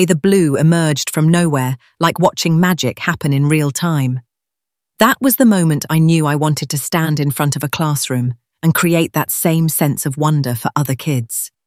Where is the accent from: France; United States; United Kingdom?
United Kingdom; London; I grew up on the Rayners Lane estate, watching my mum juggle three jobs just to keep us afloat.